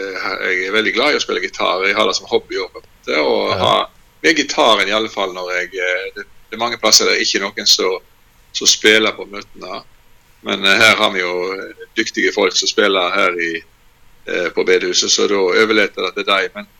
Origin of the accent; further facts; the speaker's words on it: Granvin, Vestland, Norway; Jeg kommer fra Granvin, ja.